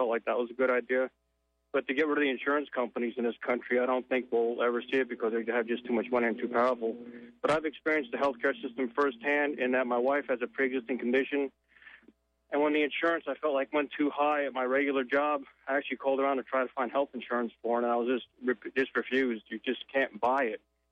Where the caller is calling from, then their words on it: Dade City, Florida, United States; from Dade City.